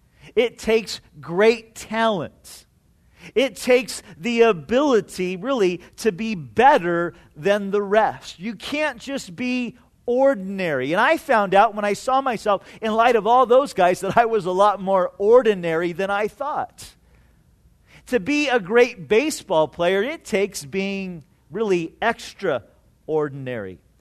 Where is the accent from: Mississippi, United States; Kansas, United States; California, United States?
California, United States; You know, growing up in Orange County, my dream as a little guy, and even on into high school, was to be a great baseball player.